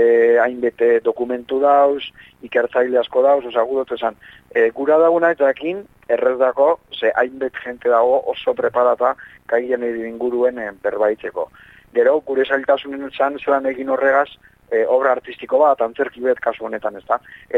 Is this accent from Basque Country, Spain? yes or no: yes; Bermeo, Basque Country, Spain; bizkaitarra naiz, eta bermiotarra, eta gure paisaekin parte, ba, eukaliptue txikitetik gana